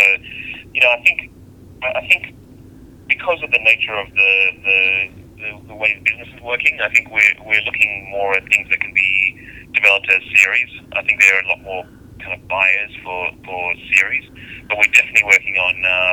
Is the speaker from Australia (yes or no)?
yes; Australia; I'm Australian, and anything related to military is kind of new to me.